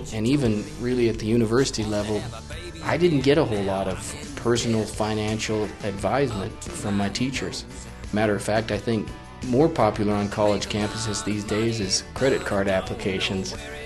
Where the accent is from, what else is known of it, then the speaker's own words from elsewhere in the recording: Hooper, Utah, United States; I'm a songwriter from Hooper, Utah.